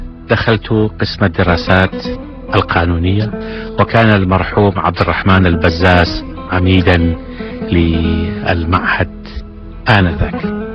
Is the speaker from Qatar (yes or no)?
no; Iraq; first language Kurdish; Arabic is a second language; أنا عراقي فكانوا يعتبرونني عربيا